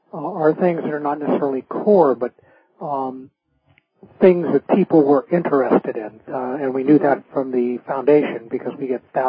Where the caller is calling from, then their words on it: Los Angeles, California, United States; I'm out in Los Angeles.